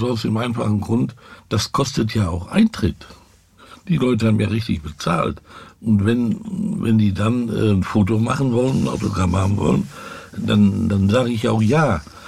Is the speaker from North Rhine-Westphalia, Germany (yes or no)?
yes; Dortmund, North Rhine-Westphalia, Germany; ich komme aus dem Ruhrgebiet, ein richtiger Ruhrpott aus Dortmund, BVB